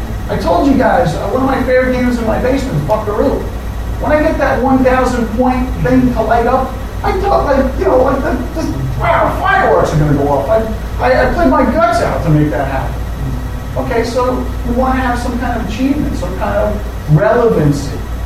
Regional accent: Brooklyn, New York, United States; Can you tell I'm from Brooklyn?

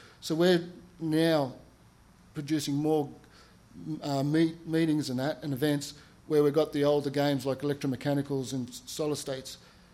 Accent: Sydney, New South Wales, Australia; I'm from Sydney, so that's the largest city in Australia. It's on the east coast.

